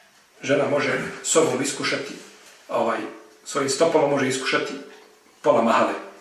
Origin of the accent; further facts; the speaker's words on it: Novi Pazar, Serbia; Ja sam iz Novog Pazara